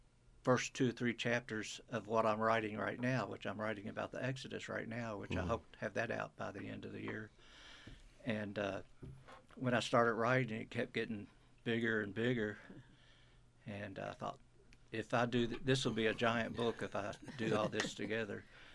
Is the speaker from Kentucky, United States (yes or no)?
yes; Louisville, Kentucky, United States; So, well, I grew up in Louisville, and I moved around here about 20.